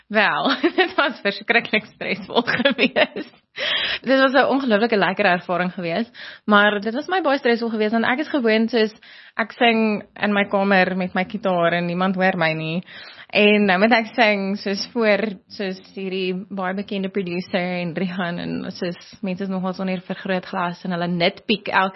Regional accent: Free State, South Africa

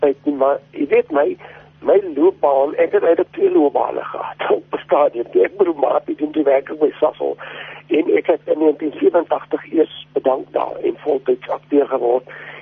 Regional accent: George, Western Cape, South Africa; ek is van George

